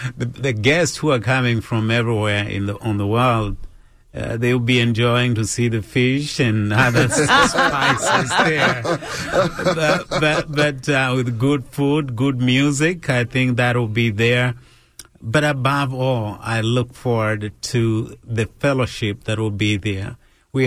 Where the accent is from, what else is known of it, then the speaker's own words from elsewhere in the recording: Kenya; born there; moved away; I was born in Kenya, and I came here about 30 years ago.